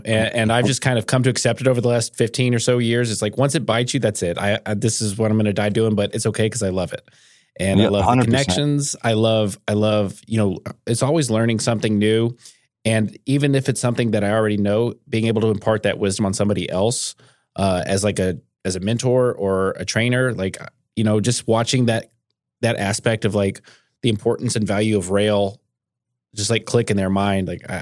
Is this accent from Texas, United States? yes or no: yes; Alvin, Texas, United States; I was originally from the Houston area, actually closer to Galveston. I grew up down in Alvin is where I grew up.